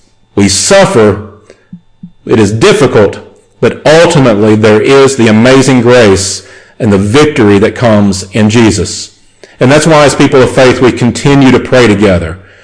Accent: United States; my home country in the U.S.

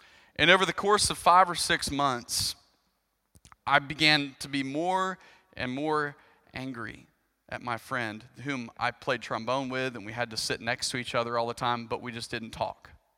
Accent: Arkansas, United States; I grew up in Arkansas. We're going to this little lake and we're going to have fun and it's going to be great.

